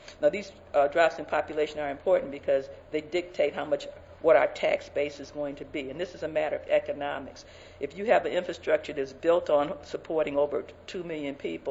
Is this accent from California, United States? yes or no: no; Detroit, Michigan, United States; Okay, well, I'm from Detroit, and I think Detroit is a wonderful place, but again, I'm biased.